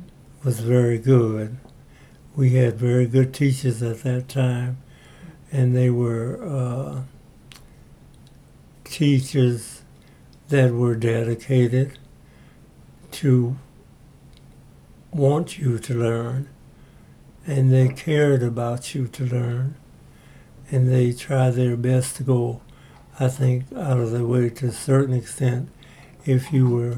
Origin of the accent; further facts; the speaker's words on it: Indianapolis, Indiana, United States; Well, I went to grade school there in my community, which was Hallville.